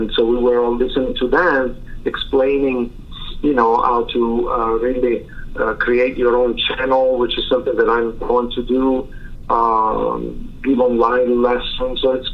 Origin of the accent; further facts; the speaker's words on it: Italy; accent: Italian; English is a second language; he has obviously, you know, a Quebecois French accent, and I have my own Italian accent, but we managed to understand each other.